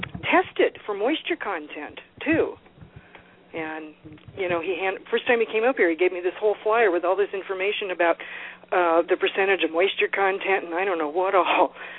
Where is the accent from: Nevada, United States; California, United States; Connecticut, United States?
California, United States; Los Angeles; now in Tennessee, United States; Well, I grew up in Los Angeles, you know, this huge city. But I always wished I'd lived in the country. So finally I got to do that when we moved here to Tennessee 7.5 years ago.